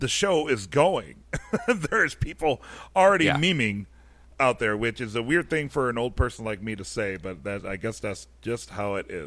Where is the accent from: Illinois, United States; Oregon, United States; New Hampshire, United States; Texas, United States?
Illinois, United States; Chicago; even though we are from Chicago, we're part of the Podcast Detroit Network